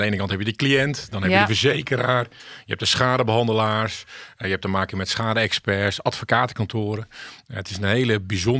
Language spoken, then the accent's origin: Dutch; Zeeland, Netherlands; born there; Ik ben 50 jaar. Ik ben geboren in Zeeuws-Vlaanderen.